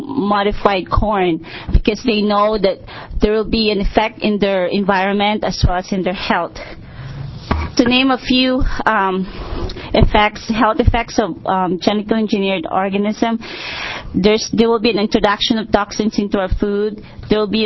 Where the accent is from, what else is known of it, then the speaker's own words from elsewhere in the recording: Portland, Oregon, United States; I'm from Portland, Oregon.